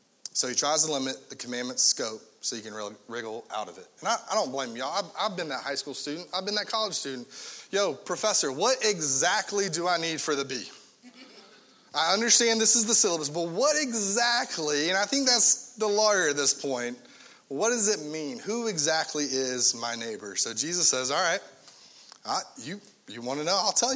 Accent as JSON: {"language": "English", "region": "the South", "country": "United States", "tie": "born or raised there", "said": "Which is weird because growing up in the South, there's a thing called a mater sandwich."}